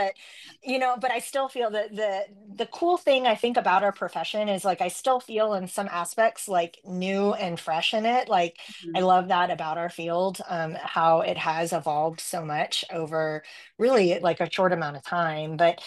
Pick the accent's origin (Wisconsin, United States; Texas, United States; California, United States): Texas, United States; El Paso; I am born and raised in El Paso, Texas. I am a true Texan, which if anybody knows anything about that, that seems to be a rarity because we have everybody moving in.